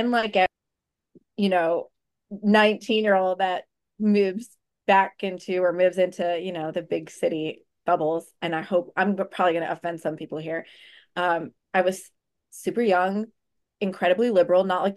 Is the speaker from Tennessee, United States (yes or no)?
no; Long Island, New York, United States; I'm from Long Island, New York.